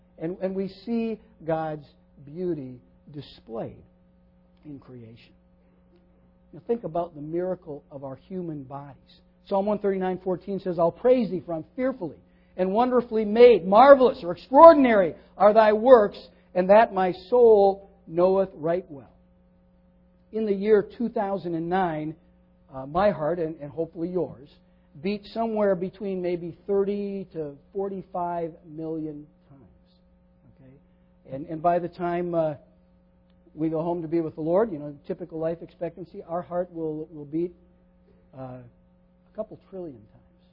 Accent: Midwest, United States; Now, I grew up in the Midwest, and there's a certain subtle beauty to the rolling plains and things

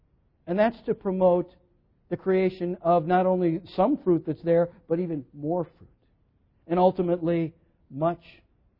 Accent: Minnesota, United States; I grew up in Minnesota, which is good tomato-growing country.

